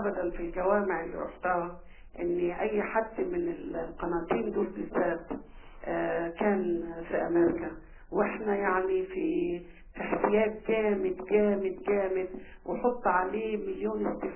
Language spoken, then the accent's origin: Arabic; Saudi Arabia; لا الاصل انا سعوديه صراحه